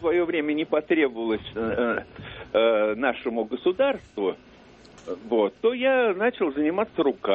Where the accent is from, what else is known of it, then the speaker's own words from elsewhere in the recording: Moscow, Russia; я из Москвы.